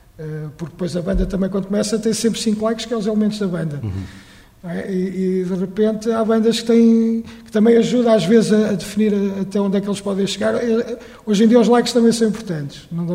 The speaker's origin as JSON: {"language": "Portuguese", "town": "Abrantes", "region": "Santarém", "country": "Portugal", "tie": "born there", "said": "Eu nasci numa, que é um concelho grande do Distrito de Santarém, nasci em Abrantes"}